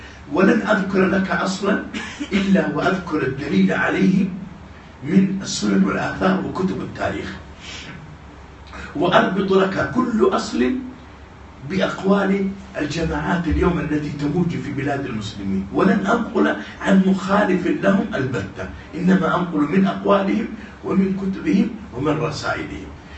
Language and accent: Arabic; Saudi Arabia; كما عندنا في بلادنا السعودية